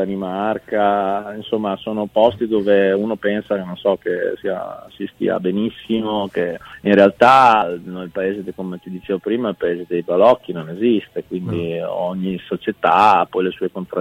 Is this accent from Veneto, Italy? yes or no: no; Budrio, Emilia-Romagna, Italy; also born or lived in Molinella; sono nato a Molinella e metà della mia famiglia è ferrarese, quindi io sono mezzo bolognese e mezzo ferrarese, però sono cresciuto nella provincia, a Budrio.